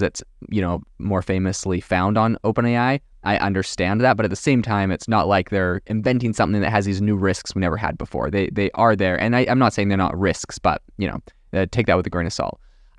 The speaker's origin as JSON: {"language": "English", "country": "Canada", "also_born_or_lived": "France", "said": "I actually speak French. I know a lot of people don't know this. I lived in France for a couple years. I'm from Canada originally, did not learn French in Canada, so I do not have a French Canadian accent."}